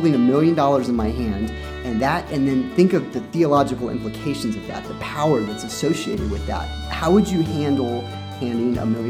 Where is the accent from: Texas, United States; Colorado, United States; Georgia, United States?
Texas, United States; So I'm back in the small town where I grew up in Texas, and I have my wife, and we're pregnant with our fourth daughter now.